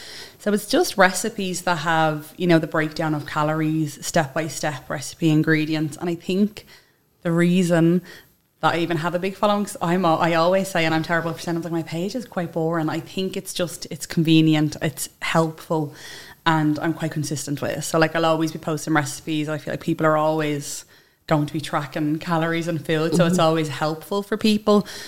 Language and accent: English; Tallaght, Leinster, Ireland; I'm from Tala, Dublin.